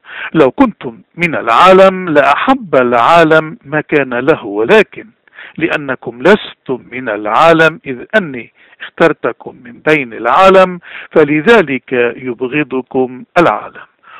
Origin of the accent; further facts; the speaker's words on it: Lebanon; نحن كلبنانيين عم نعاني من وقت ما أخذنا الاستقلال بالأربعينات